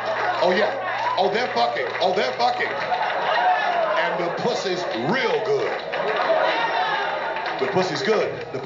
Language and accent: English; the South, United States; I'm from the South.